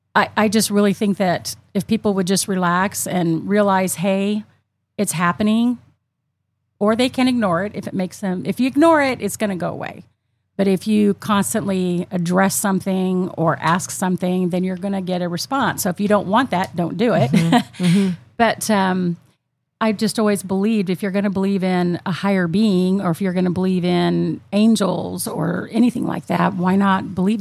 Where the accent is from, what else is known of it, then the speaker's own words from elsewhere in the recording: Georgia, United States; I'm from Georgia, and I would stay in her house, no plumbing or electricity